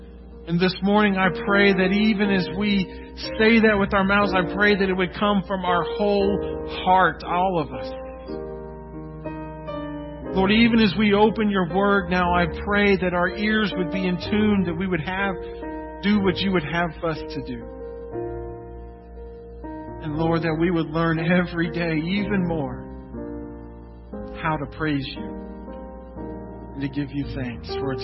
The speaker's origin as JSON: {"language": "English", "region": "Florida", "country": "United States", "tie": "born or raised there", "said": "You know, I grew up in Central Florida, and for some strange reason, I decided to spend my first year of college in upstate New York."}